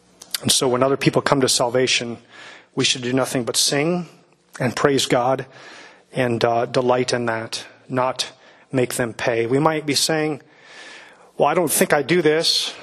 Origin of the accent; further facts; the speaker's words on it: Pella, Iowa, United States; Again, I'm from Pella, from 10 years old up. A lot of Dutch heritage.